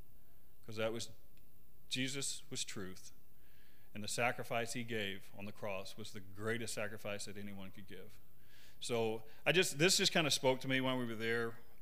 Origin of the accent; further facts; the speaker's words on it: the South, United States; Or you can be a church like I grew up with down in the South, the Southern Baptist, a church of truth